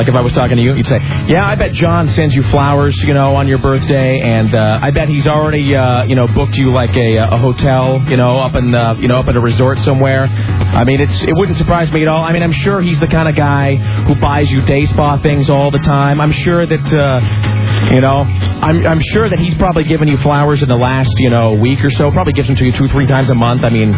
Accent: United States; pardoning the turkey is embarrassing to me as an American.

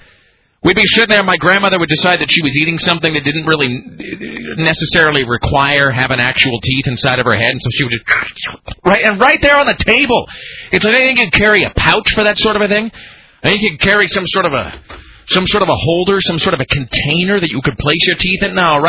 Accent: Kennewick, Washington, United States; growing up in Kennewick, too

